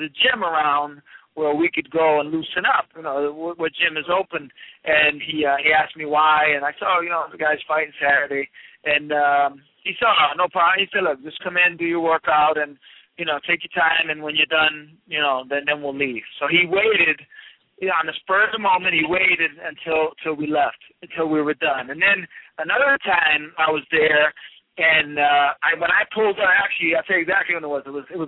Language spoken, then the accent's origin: English; New England, United States; we're both from New England originally. So when I was growing up as an amateur